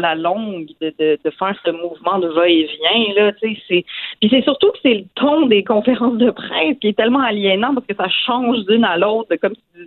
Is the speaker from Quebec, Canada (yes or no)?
yes; Montreal, Quebec, Canada; Je suis aussi fâchée que vous en tant que Montréalaise.